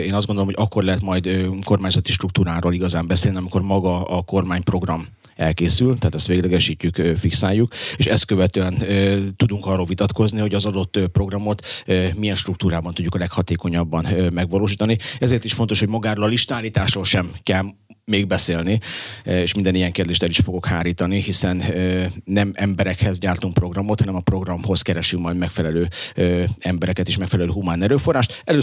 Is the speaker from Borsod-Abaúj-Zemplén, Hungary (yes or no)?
yes; Borsod-Abaúj-Zemplén, Hungary; Dél-Borsodban, ahol én élek, ugye Borsod megyei vagyok